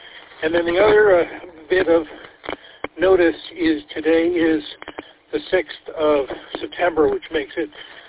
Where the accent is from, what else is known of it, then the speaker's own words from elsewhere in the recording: Marquette, Michigan, United States; So I've been celebrating that all day. I'm from Marquette.